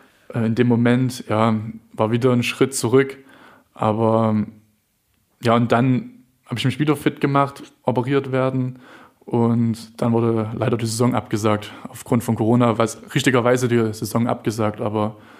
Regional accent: Plauen, Saxony, Germany; meine Heimat ist Plauen, wird auch immer meine Heimatstadt bleiben. Also bin gebürtiger Plauner, fühle mich da nach wie vor wohl

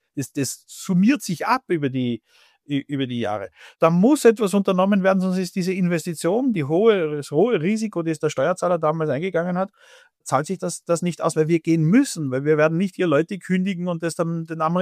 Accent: Austria; Tatsächlich gehen wir auch jetzt zum BSI als Österreicher

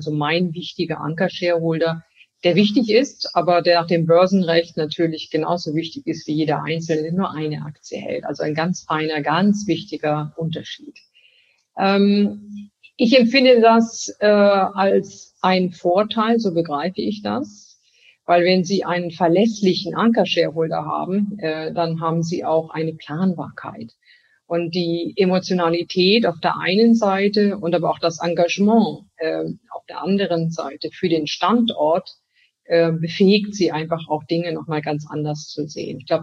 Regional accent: Germany; born there; ich bin natürlich in Deutschland geboren. Deutschland ist ein Stück Heimat.

